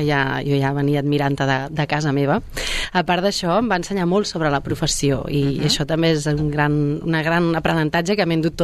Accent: Sabadell, Catalonia, Spain; also born or lived in Barcelona; Jo neixo a Barcelona, però bueno, a la que surto de la Deixeus vinc a viure aquí. Sempre m'he criat a Sabadell, he viscut i he crescut aquí, a mitges amb el Baix Empordà

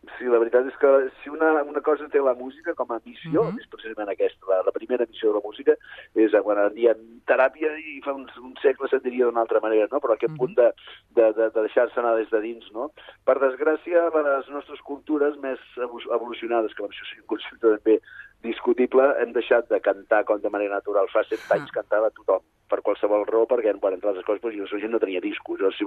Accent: Manresa, Catalonia, Spain; soc de Manresa, soc blanc, no soc negre, no soc massa religiós

